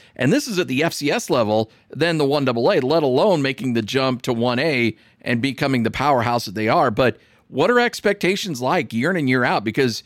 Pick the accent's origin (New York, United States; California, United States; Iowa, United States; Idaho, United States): Idaho, United States; I grew up I grew up in Southern Idaho, and my dad was a professor at the University of Idaho at an extension down in Southern Idaho.